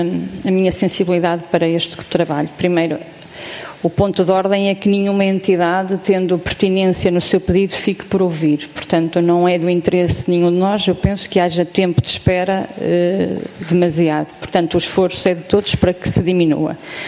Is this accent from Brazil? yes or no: no; Aveiro, Portugal; Eu sou do distrito de Aveiro